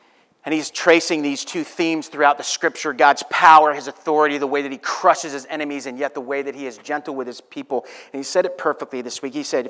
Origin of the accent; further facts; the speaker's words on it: New Hampshire, United States; I grew up in New Hampshire.